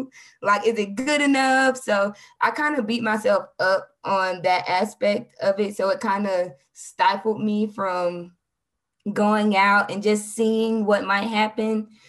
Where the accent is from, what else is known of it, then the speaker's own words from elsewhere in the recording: Huntsville, Alabama, United States; And I lived in Alabama. So I'm from Alabama, Huntsville.